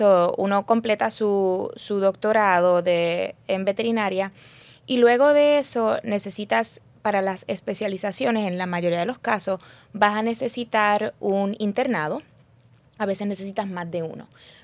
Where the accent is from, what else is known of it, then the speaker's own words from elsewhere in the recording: Puerto Rico; also born or lived in United States; Soy de Puerto Rico, nacida aquí y hice mi bachillerato aquí en la Universidad de Mayagüez.